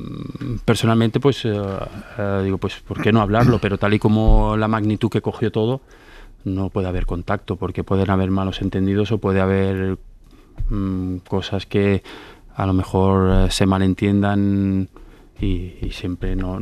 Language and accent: Spanish; Terrassa, Catalonia, Spain; de Tarrasa, de donde yo soy